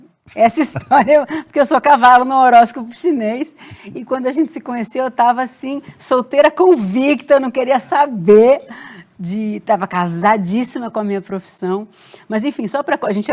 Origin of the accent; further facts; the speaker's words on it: São Bernardo do Campo, São Paulo, Brazil; Do interior de São Paulo, mas era São Bernardo mesmo. E aí cheguei no teste falando o meu sotaque normal.